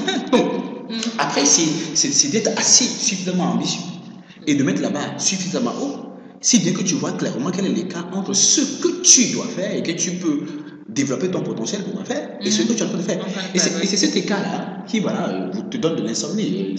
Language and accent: French; Benin; mais tiens, moi je suis béninois, tu le sais. Chez nous, au Bénin